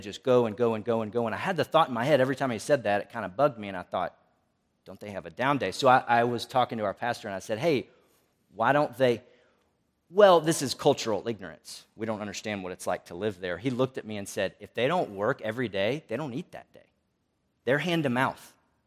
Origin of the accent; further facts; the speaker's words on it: United States; and I know it's easy for me to say this because I'm an American